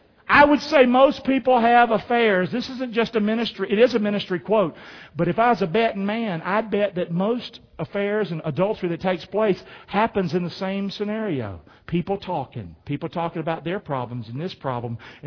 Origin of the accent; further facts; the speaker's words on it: Rockingham, North Carolina, United States; If I'm from Rockingham, North Carolina, I understand it.